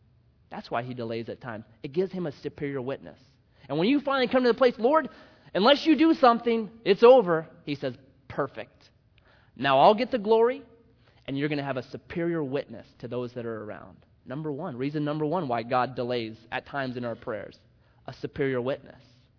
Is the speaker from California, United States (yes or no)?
no; Grants Pass, Oregon, United States; I called up the guy. I said, I'm from Grants Pass, and I'm thinking about driving up there today